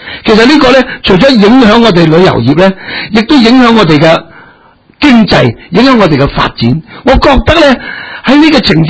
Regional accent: Hong Kong; 其实令到我们作为香港人都很大的羞辱。

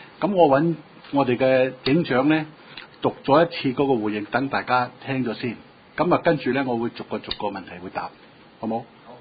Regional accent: Hong Kong; Cantonese is a second language; 我係本身係巴基斯坦人，咁但係呢第二代喺香港，我爹哋都係 police 嘅第二代，咁就變咗土生土長啦。咁我試下用下我啲 唔係咁好嘅流利嘅廣東話

